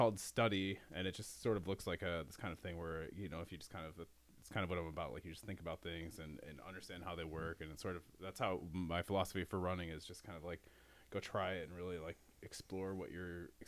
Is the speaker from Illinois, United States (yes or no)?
yes; Crystal Lake, Illinois, United States; I grew up in Crystal Lake in Illinois. It's 45 miles outside the city, and we grew up in the middle of a cornfield.